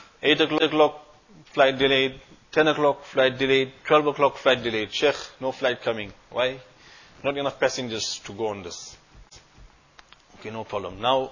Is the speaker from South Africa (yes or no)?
yes; Durban, KwaZulu-Natal, South Africa; It's, for example, we're from Durban.